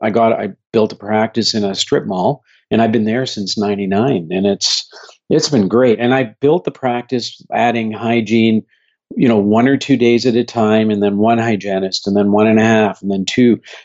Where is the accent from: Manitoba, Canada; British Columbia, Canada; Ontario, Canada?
Manitoba, Canada; Winnipeg; also born or lived in India; I live in Winnipeg, Canada. I've been living here for over 50 years. It's home. I was born in India, but we moved here when I was just a little kid.